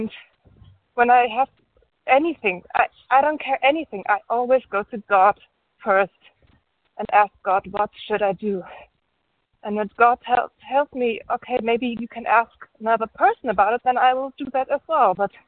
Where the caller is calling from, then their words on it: Germany; English is a second language; recovered compulsive overeater from Germany.